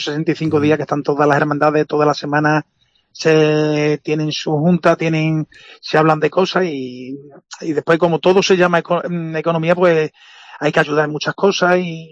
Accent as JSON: {"language": "Spanish", "town": "Almendralejo", "region": "Extremadura", "country": "Spain", "tie": "born or raised there", "said": "Almendralejo a mí lo más grande, pues sería un orgullo de poder hablar de la Semana Santa de mi pueblo, que es la que más quiero."}